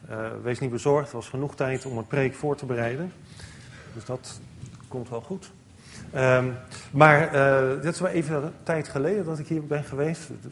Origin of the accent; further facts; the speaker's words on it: Alphen aan de Rijn, South Holland, Netherlands; Ik kom uit het verre Nieuwkoop. Ja, geestelijk gezien misschien wel. Maar lichamelijk kom ik gewoon uit Alphen aan de Rijn. Dus ik woon hier echt niet ver vandaan, een paar honderd meter of zo.